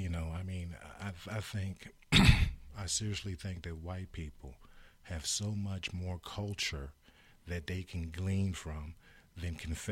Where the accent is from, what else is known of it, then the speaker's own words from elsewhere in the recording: Jacksonville, Florida, United States; I'm from Jacksonville, Florida. You know, the city's named after Andrew Jackson.